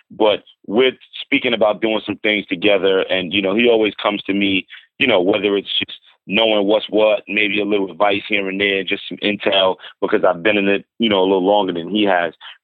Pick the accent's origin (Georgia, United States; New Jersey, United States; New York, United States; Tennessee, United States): New York, United States; Brooklyn; You know, I'm a rapper from Brooklyn, New York.